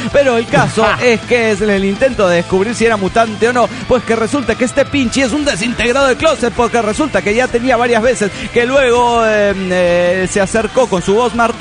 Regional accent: Huancayo, Junín, Peru; Me encuentro ahora en Huancayo, mi ciudad natal, conocida como la ciudad incontrastable.

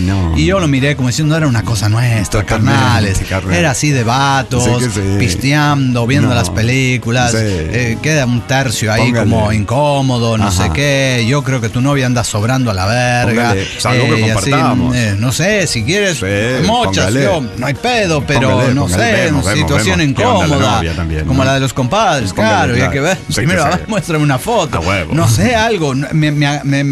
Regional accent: Avellaneda, Santa Fe, Argentina; Soy el arcángel de Avellaneda, Santa Fe, Argentina.

